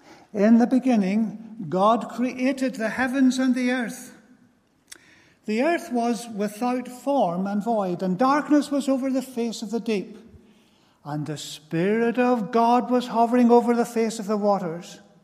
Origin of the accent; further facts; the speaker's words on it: Ballymena, Northern Ireland, United Kingdom; I'm from Ballymena and we're well used to shochs and lochs.